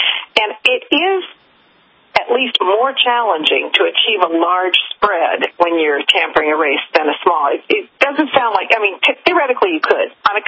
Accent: Washington, United States; Washington State, my home state, I get to hang out there for a little while.

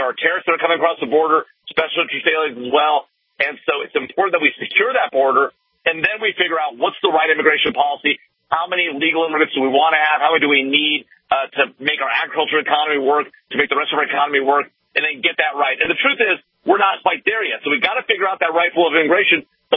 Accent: United States; I'm an American. I want our president to be successful.

